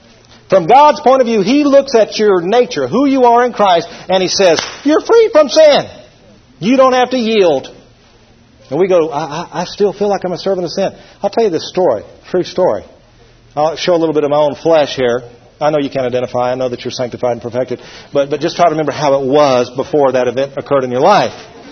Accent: Georgia, United States; I said, well, you know, I'm from Georgia, and you can get it any time up there.

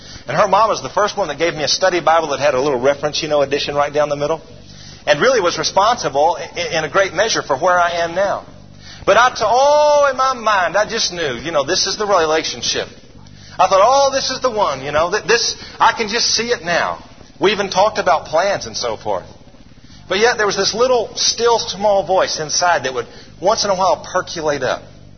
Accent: Atlanta, Georgia, United States; I grew up in Atlanta, and I was home on a college break.

